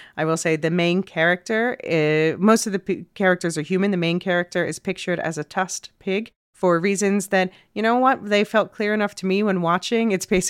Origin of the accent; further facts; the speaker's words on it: New York, United States; The fact that I grew up around the New York area, the fact that I worked in fashion